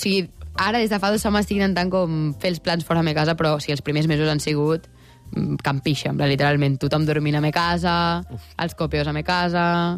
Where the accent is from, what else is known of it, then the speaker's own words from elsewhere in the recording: Vilassar, Catalonia, Spain; bueno, pues provo viure a Barcelona, perquè jo sóc molt de Vilassar, i a veure si m'agrada.